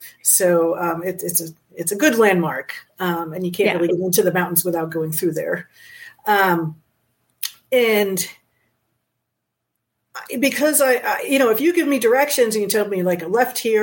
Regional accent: Fire Island, New York, United States; also born or lived in New England; when I grew up on Fire Island, Long Island sticks out in the ocean. So the ocean was always south.

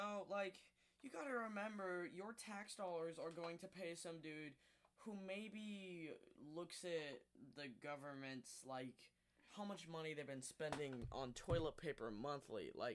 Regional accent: United States; I love being an American.

